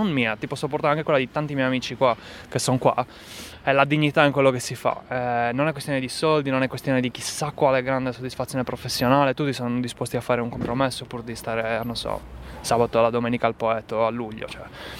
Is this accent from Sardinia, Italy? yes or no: yes; Sardinia, Italy; quello che ci affligge di più come italiani, come sardi